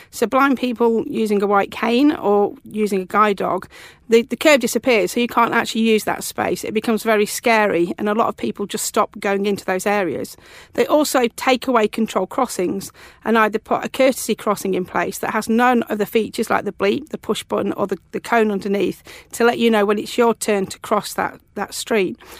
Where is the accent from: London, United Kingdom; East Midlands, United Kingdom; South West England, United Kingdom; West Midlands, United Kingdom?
West Midlands, United Kingdom; Leek; they started to put shared space in my hometown of Leek, I thought, hold on, Chris wouldn't be able to walk down here, and this wasn't the legacy I envisaged for Britain.